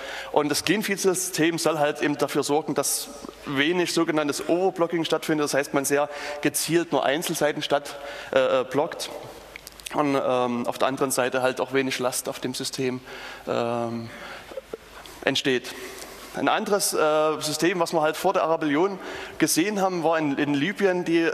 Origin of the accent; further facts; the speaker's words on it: Jena, Thuringia, Germany; ich selbst, ich komme aus Jena